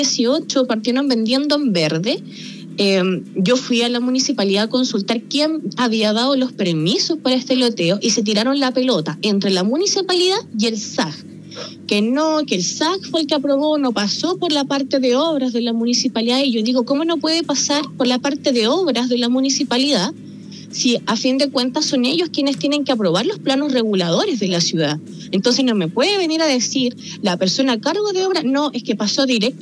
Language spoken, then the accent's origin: Spanish; Rinconada, Valparaíso, Chile; yo soy de Rinconada de los Andes, ¿ya? De la comunidad de Valle Escondido. Uh-huh. Esto se encuentra detrás del santuario de Auco, en la parte de los cerros.